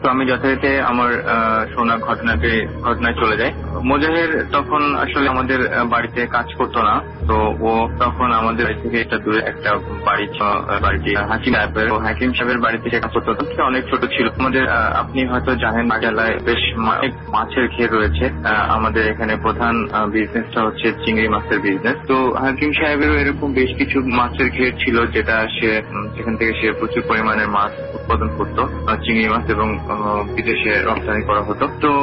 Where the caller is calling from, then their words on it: Jessore, Khulna Division, Bangladesh; From Jessore cantonment.